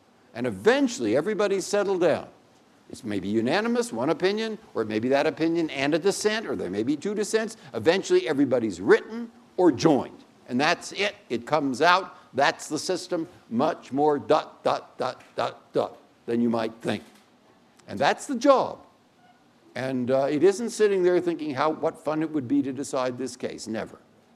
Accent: San Francisco, California, United States; also born or lived in Massachusetts; I grew up in San Francisco. I lived most of my life in Massachusetts.

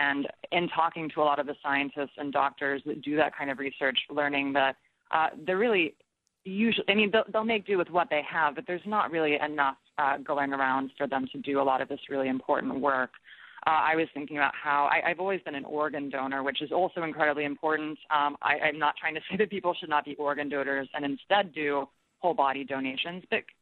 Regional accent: Kansas, United States; where I grew up in Kansas in Shawnee County, there was not a permanent coroner in the county.

